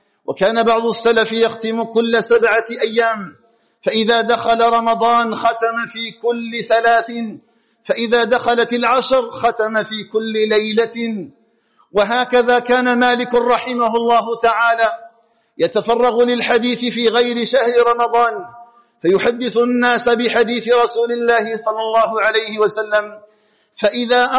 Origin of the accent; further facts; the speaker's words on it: Algeria; أسأل الله تعالى أن يجعل بلدنا الجزائر آمنا مطمئنا وسائر بلاد